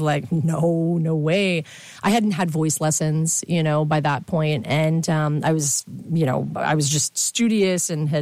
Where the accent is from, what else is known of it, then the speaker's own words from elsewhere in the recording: Clearwater, Florida, United States; All right, so I'm from Clearwater, Florida.